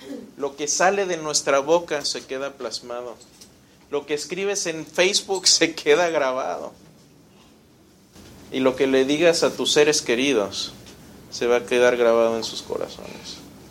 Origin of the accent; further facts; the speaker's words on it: Mexico; Yo me acuerdo cuando fueron los temblores en México en el 85, yo nunca vi tanta solidaridad en mi país.